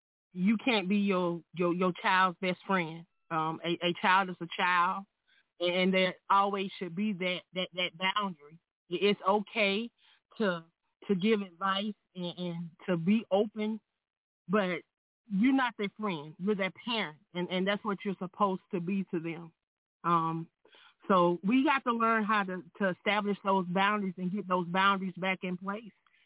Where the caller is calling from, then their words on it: Myrtle Beach, South Carolina, United States; I'm calling in from Myrtle Beach, South Carolina.